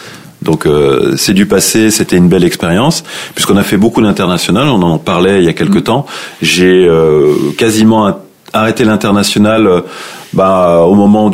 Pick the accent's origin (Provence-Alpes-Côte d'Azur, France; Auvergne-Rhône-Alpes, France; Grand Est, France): Grand Est, France; puisque moi je viens de l'Est, je suis vosgien